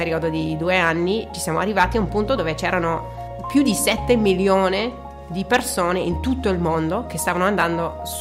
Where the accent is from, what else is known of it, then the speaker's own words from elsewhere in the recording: New Zealand; Italian is a second language; Per esempio, io vengo dalla Nuova Zelanda.